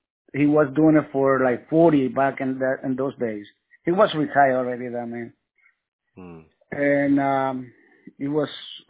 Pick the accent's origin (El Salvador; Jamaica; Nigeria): El Salvador; San Vicente; Yeah, man. San Vicente.